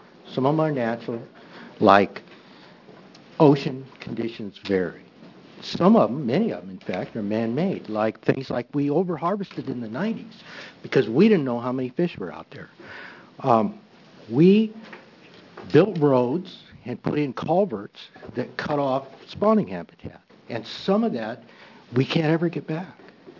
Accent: Oregon, United States; I grew up on the McKenzie. I'd never seen a cormorant.

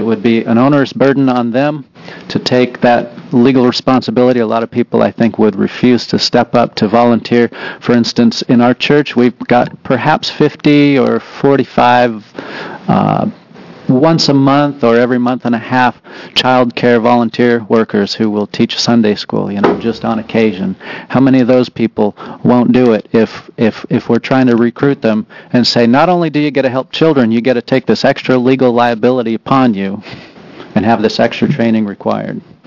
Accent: Woodburn, Oregon, United States; I'm from Woodburn.

